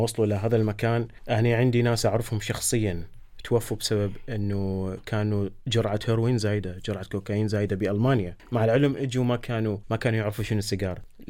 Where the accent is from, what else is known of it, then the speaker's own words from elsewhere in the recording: Iraq; now in Germany; أنا كعراقي أمثل بلدي العراق، لأنه أنا اليوم اللي يشوفني بالشارع، حتى وإن كنت أحمل الجواز أو الجنسية الألمانية، حتى وإن كنت صار لي 25 30 40 سنة بهذا البلد، بالأول بالأخير أسمى عراقي مقيم أو عراقي مولود